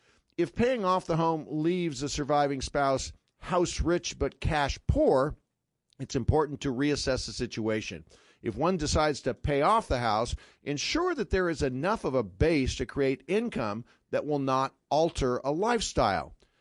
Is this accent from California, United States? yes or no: yes; California, United States; I was raised in Northern California, I was a Niners fan.